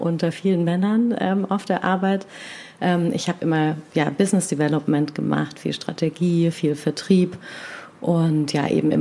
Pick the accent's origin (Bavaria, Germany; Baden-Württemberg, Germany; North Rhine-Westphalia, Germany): Baden-Württemberg, Germany; Stuttgart; born there; now in Berlin, Germany; ich bin 35 Jahre alt, gebürtige Stuttgarterin und ja, lebe, wie es der Zufall so will, seit 8 Jahren jetzt in Prenzlauer Berg hier in Berlin.